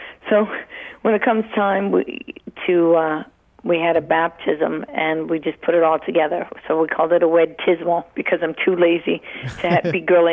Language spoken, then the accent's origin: English; Cleveland, Ohio, United States; I know a lot of people that were unemployed because I grew up in Cleveland, right? And they closed a lot of stuff down and all the factories.